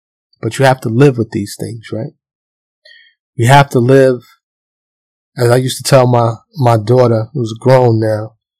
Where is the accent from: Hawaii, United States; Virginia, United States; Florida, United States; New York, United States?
New York, United States; New York City; Born and raised in New York.